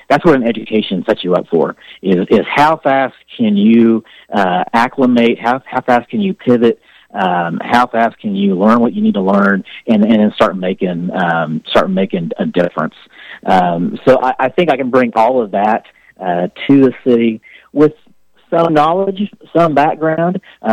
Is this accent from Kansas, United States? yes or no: yes; Kansas, United States; I love Kansas. I love living here. This is my home state.